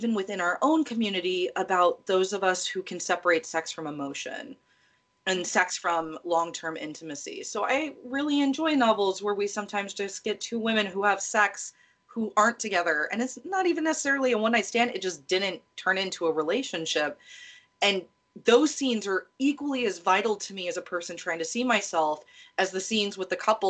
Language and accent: English; United States; I can only speak as an American